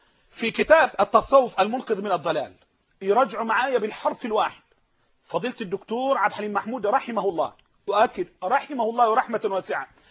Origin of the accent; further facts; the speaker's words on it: Egypt; احنا اعظم مقاس عندنا في مصر 44